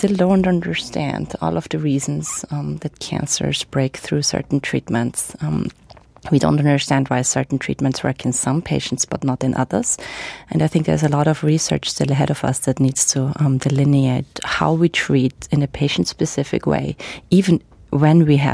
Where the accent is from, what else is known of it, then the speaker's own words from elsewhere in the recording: Austria; So I grew up in Austria